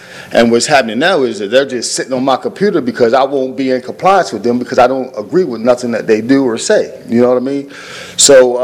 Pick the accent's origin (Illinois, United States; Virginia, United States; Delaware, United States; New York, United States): Delaware, United States; Georgetown; I'm from Georgetown, Delaware, and I'm a Sussex County boy.